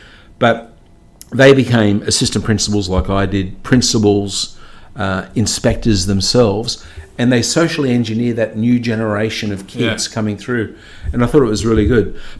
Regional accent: Penrith, New South Wales, Australia; You know, growing up in Penrith, most kids left at year 10 to go into apprenticeships.

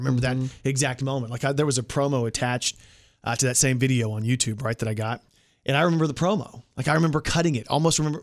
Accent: Dallas, Texas, United States; So imagine that when you're 18, because I came from Dallas and I did Dallas wrestling.

